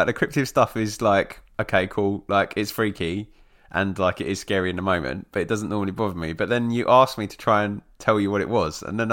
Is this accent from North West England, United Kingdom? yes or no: no; East of England, United Kingdom; I'm from Essex